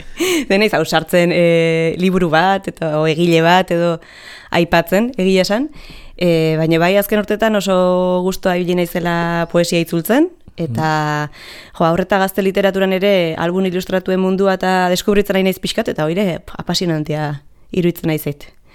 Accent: Lezo, Basque Country, Spain; Lezoarra naiz, sortzez, eta 1988an jaio nintzen.

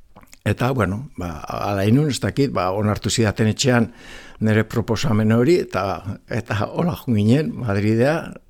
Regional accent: San Sebastián, Basque Country, Spain; born there; Donostiako Aldesarrean, Kaie Puerto, kaia ondoan. Diferentzi txiki bat dago, ez ginen kaiakoak, baina gertukoak bai.

